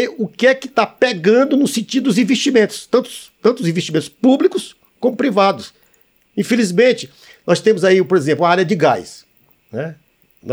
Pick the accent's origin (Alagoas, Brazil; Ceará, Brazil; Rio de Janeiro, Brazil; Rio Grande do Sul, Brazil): Ceará, Brazil; Sobral; chega a São Luís, chega lá na minha cidade de Sobral, enfim, assim sucessivamente.